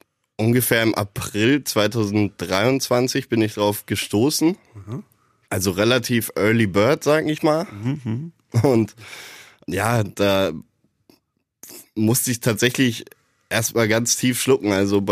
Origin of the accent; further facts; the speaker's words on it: Bavaria, Germany; now in Munich, Germany; kleines Dorf. Wasserburg ist die Stadt. Also es war ein Dorf im Kreis Wasserburg quasi, wo ich aufgewachsen bin. Ist in der Nähe von München. Also ich wohne jetzt aktuell in München.